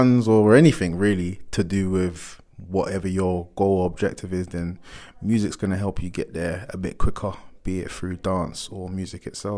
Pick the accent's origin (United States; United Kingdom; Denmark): United Kingdom; Croydon, London; I grew up around Croydon, Mitcham, around those areas. We stretched to Sutton every now and then as like a little outing.